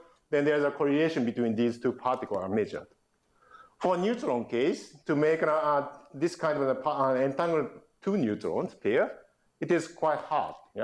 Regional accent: Austria; Then, I'm coming from Austria. Also, skiing is very important.

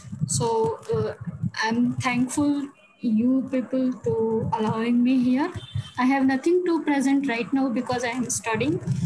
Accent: India; English is a second language; I am from India.

